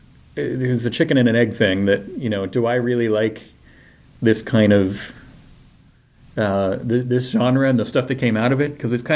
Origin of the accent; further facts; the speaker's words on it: New York, United States; me growing up on Long Island in the 70s, 80s.